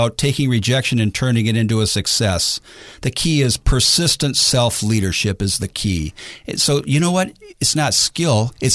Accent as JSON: {"language": "English", "town": "Detroit", "region": "Michigan", "country": "United States", "moved": "as an adult", "lives_now": "Asia", "said": "Well, the reason I'm in Asia is originally I moved from Detroit. I hope that explains everything."}